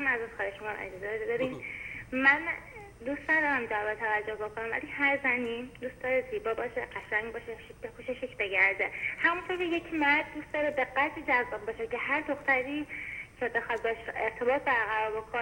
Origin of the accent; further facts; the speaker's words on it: Iran; now in Dubai, United Arab Emirates; نه من از ایرانم، وارد تو همین دبی هم با هم آشنا شدیم.